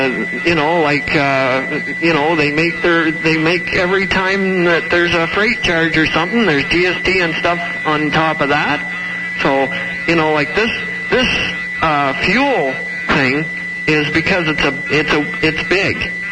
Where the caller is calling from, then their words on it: Saint-Laurent, Quebec, Canada; Oh, I'm phoning you from the St. Laurent.